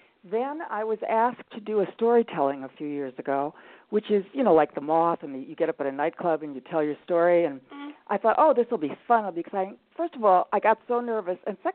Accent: Midwest, United States; also born or lived in California; now in New York, United States; Well, you know, I grew up in the Midwest, which was a total unique experience. Then I went out to California

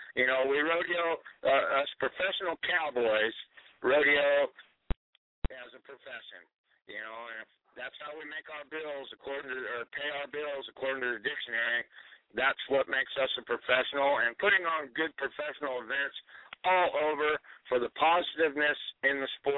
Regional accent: Gooding, Idaho, United States; and then my hometown rodeo, one of the greatest rodeos in Gateway to the Northwest in Gooding, Idaho.

